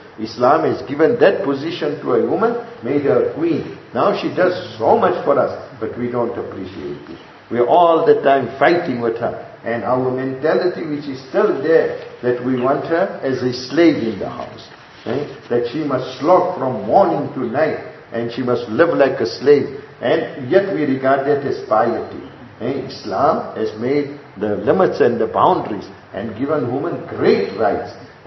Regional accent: India; We should become Muslims, not just Indians. We are Indian Muslims, and that Indian nature which is in us, that which has come for centuries, and it doesn't go out of us.

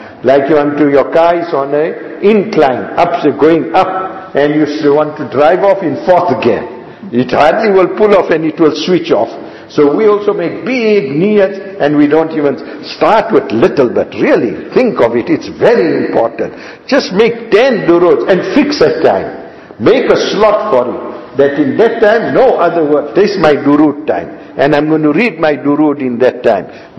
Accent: South Africa; And we are proud South African Muslims, top Muslims.

